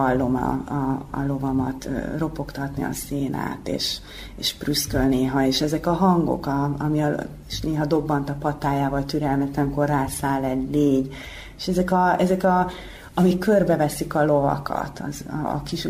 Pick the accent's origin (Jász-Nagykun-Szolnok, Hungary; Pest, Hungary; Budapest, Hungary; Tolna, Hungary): Jász-Nagykun-Szolnok, Hungary; Törökszentmiklós; born there; Szolnok mellett születtem, Törökszent Miklóson